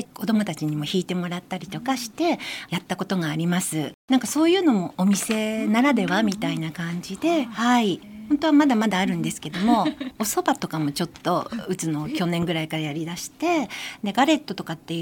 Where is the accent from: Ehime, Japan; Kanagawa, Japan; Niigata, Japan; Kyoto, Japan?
Kanagawa, Japan; Fujisawa; それで地元藤沢でお店を開くにあたり、ワインとかそういうものもメルシャンのものを使わせていただいています。